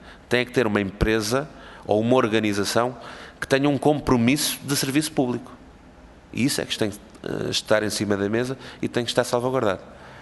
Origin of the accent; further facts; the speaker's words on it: Almada, Setúbal, Portugal; Eu sou de Almada e fechou há pouco tempo um posto